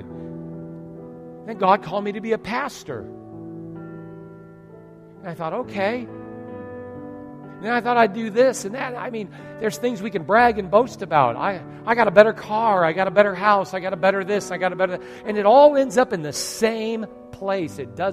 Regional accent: Detroit, Michigan, United States; A little boy born and raised in South Detroit, you know, a little journey goes along with.

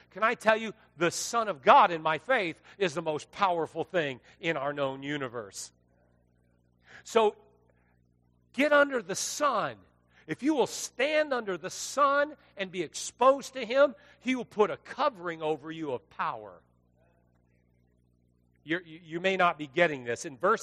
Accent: California, United States; I lifeguarded for 4 years. I grew up in California. There wasn't a day I wasn't in the sun.

